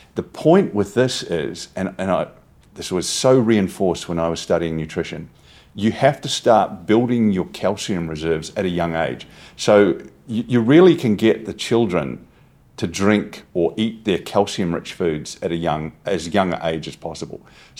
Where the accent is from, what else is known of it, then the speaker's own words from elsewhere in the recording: New Zealand; As a New Zealander